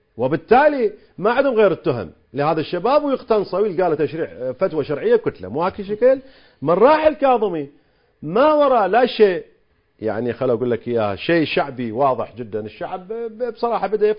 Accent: Saudi Arabia; ولكن هناك التزامات نحن كسعودية مع الولايات المتحدة الأمريكية

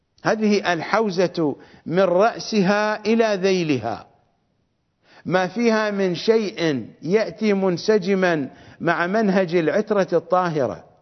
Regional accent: Iraq; فأنا عراقي وقلبي متعلق بالنجف، وأنا شيعي وجزء من الواقع الشيعي المتدين

